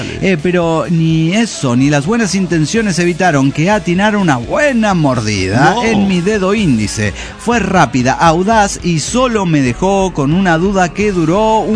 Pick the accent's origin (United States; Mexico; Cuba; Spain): Mexico; Cuernavaca, Morelos; de Cuernavaca, Morelos, México.